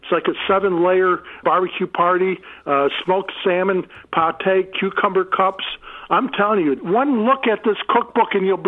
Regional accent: Chicago, Illinois, United States; I am really excited to get down to my hometown, sweet home, Chicago

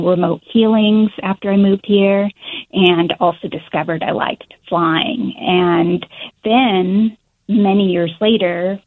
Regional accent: Washington, United States; moved away as an adult; Yes, I grew up in Western Washington and lived there for over 3 decades before my husband and I moved to Arizona.

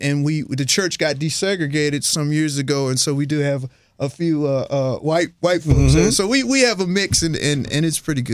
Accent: St. Louis, Missouri, United States; So I am from St. Louis, born in Deaconess Hospital, graduated from Lafayette High School, married my wife, Carlotta, another St. Louis

